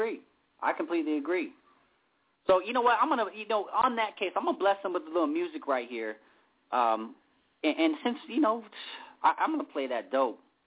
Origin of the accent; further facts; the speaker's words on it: Los Angeles, California, United States; I'm born and raised in Los Angeles or Southern California